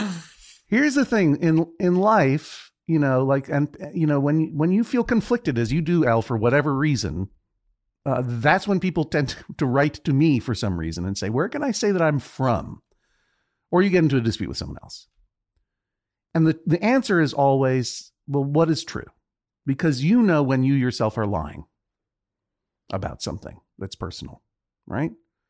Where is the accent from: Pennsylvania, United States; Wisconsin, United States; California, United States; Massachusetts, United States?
Massachusetts, United States; Boston; born there; I was born in Boston